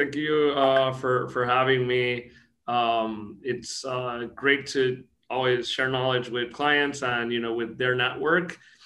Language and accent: English; Puerto Rico; also born or lived in New York, United States; But I was born in New York, actually U.S., but lived here in Puerto Rico as a kid, right? So like you said, I've been raised in Puerto Rico, lived here all my life.